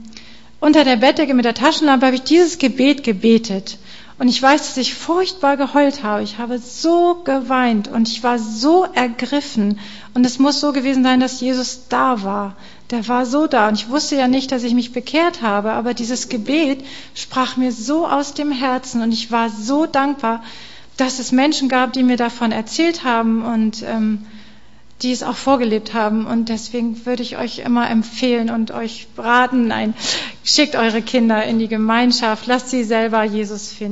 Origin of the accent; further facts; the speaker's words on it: Lower Saxony, Germany; Wir sind aufgewachsen im Süden von Hamburg, im Landkreis Harburg.